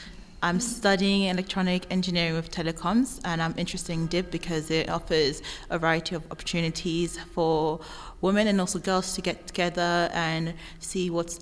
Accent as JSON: {"language": "English", "region": "London", "country": "United Kingdom", "said": "I'm from London."}